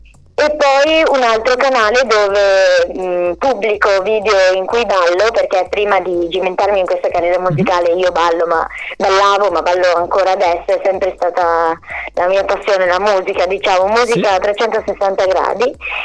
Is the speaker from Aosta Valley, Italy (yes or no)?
yes; Aosta Valley, Italy; io vengo più da più su, da un paesino che è al confine proprio con la Francia. Quindi, anche se la Valle d'Aosta sembra piccola da fuori, in realtà ci sono un sacco di cose, e amo molto la mia valle